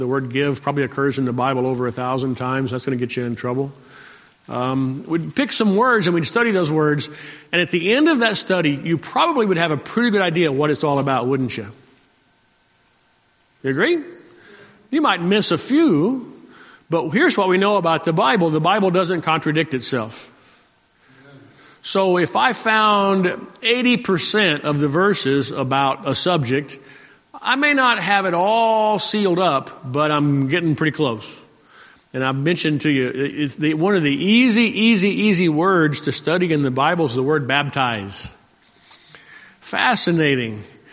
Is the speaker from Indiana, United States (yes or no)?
no; Salt Lake City, Utah, United States; And I come from Salt Lake City. I know a group up there that misuses it habitually.